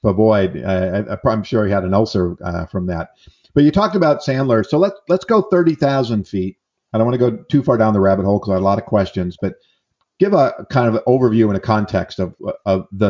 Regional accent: East Coast, United States; I'm from the East Coast, where I was selling early on.

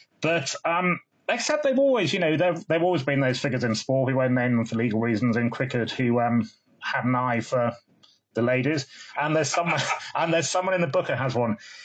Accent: Leeds, Yorkshire and the Humber, United Kingdom; I grew up in Leeds

